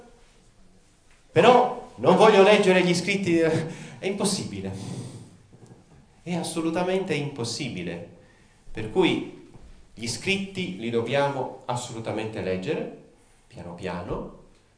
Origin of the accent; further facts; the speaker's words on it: Apulia, Italy; È una meridionale, perdonatemi, voi che siete settentrionale, ed è una vicina di casa, perché il mio paese non è molto distante da Corato.